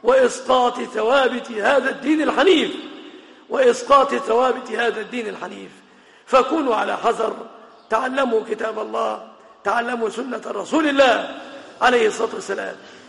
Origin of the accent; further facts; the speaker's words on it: Egypt; اللهم احفظ بلادنا مصر وسائر بلاد المسلمين آمنة مطمئنة.